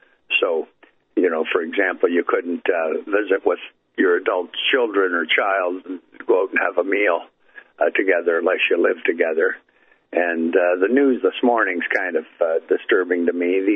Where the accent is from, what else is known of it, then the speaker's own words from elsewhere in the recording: Canada; I'm up here in Canada, as if you've heard me before on the radio with you. I'm a Canadian. I'm sitting here looking at the North Shore of Lake Erie right now. I live about a half hour or so from Buffalo, New York.